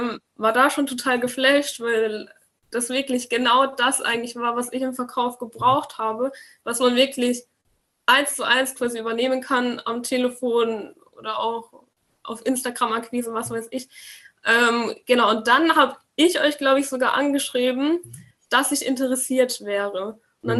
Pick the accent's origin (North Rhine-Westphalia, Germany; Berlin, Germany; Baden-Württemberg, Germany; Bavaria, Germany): Bavaria, Germany; bin 19 Jahre jung, komme aus der Nähe von Würzburg